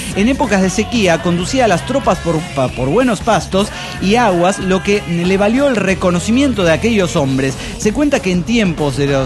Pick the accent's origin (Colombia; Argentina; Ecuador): Argentina; Rosario, Santa Fe; de Rosario, Argentina.